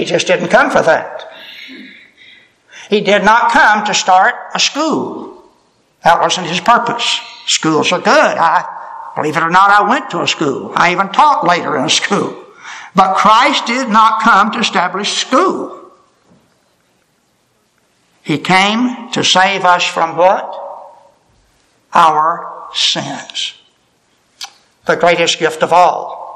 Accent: Florida, United States; I grew up in South Florida, and I remember in the newspaper down in Miami

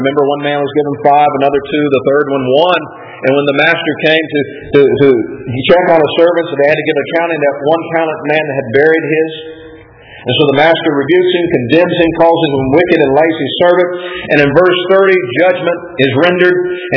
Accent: Bowling Green, Kentucky, United States; a place not too far from where I grew up in Bowling Green, Kentucky, Mammoth Cave.

